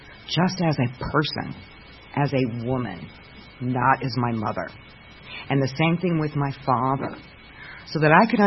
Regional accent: Ohio, United States; I was born on October 10th, 1957 at 10:01 in the morning, and I am a minister's daughter, and my father always told me that story every birthday. It was a beautiful, we were in northeastern Ohio, so I'm from up north.

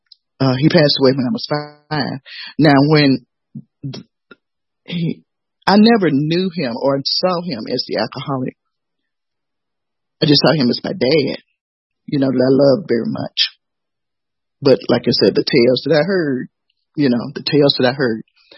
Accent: Atlanta, Georgia, United States; I was born in 1958, which makes me 63. And I'm from Atlanta. I've been here all my life, except for a few years where I left and went to the military.

